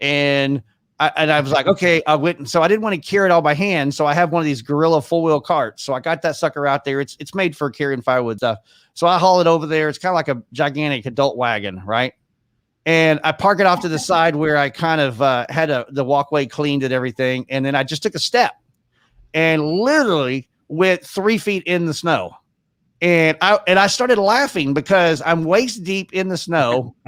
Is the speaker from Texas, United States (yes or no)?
yes; Texas, United States; because I was born and raised in Texas